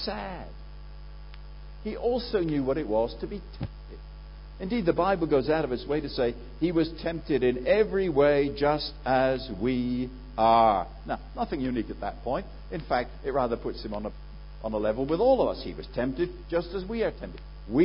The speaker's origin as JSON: {"language": "English", "country": "Guernsey", "said": "When I come from the Channel Island of Guernsey. I was born in Guernsey, tiny little dot on the map off the north-northwest coast of France, north coast of France actually, but belonging to the UK."}